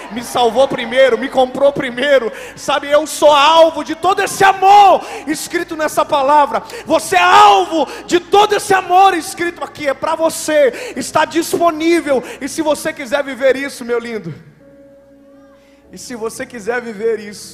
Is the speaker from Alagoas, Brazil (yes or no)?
no; Joinville, Santa Catarina, Brazil; eu sou de Joinville, Santa Catarina.